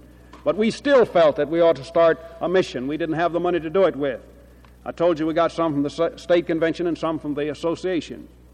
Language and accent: English; Birmingham, Alabama, United States; I'm from Birmingham, the magic city of the South, which has, Miss Alma, 135 Baptist churches and an association